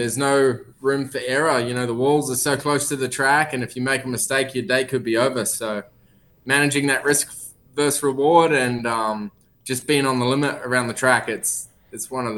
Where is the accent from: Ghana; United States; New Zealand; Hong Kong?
New Zealand; I'm not Australian. I'm a Kiwi.